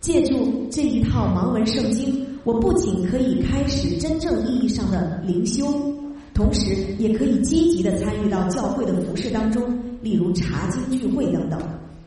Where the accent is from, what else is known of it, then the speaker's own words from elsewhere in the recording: Xi'an, Shaanxi, China; born there; 回到我出生的地方西安以后